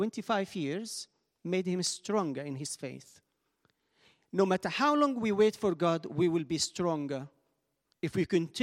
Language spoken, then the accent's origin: English; Egypt; now in London, United Kingdom; I came to London from Egypt, that's 1995, quite long time. I had to write a letter to my family, wait 2 weeks, and the letter will come back.